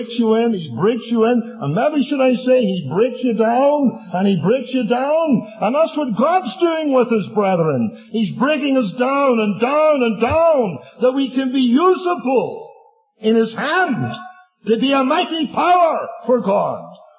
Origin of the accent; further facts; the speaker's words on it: Ireland; And being Irishman, I'm not sleeping either.